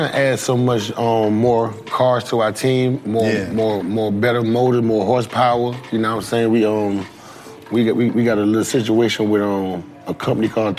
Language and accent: English; Hemingway, South Carolina, United States; I'm from Hemingway, man.